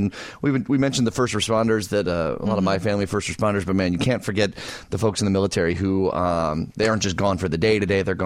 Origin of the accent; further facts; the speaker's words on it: Downers Grove, Illinois, United States; We have Rosemary in my hometown of Downers Grove.